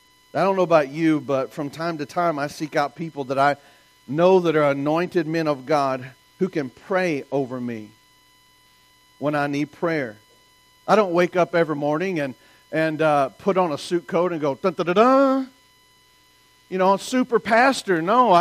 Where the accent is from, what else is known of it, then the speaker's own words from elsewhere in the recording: the South, United States; I'm from the South. We say amen a lot.